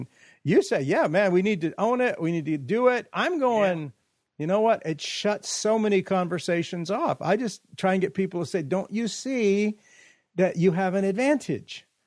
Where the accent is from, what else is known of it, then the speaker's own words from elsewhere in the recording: California, United States; Now, I grew up in California, so I grew up in the Central Valley.